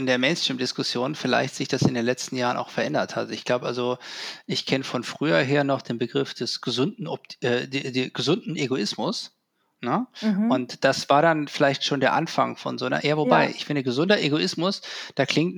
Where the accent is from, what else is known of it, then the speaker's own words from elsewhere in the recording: Rhineland, Germany; Ich bin ja im Rheinland groß geworden